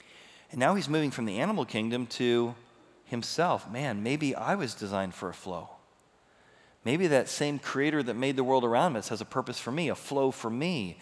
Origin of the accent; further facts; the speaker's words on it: Midwest, United States; Well, the nice thing about a hurricane versus a tornado, I grew up in the Midwest, is you get like 15 minutes notice for the tornado.